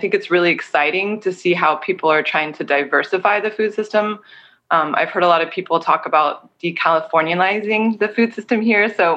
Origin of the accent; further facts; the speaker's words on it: Middletown, Ohio, United States; also born or lived in Bay Area; now in Cincinnati, United States; I didn't grow up in Cincinnati. I grew up in Middletown. So I grew up in a small town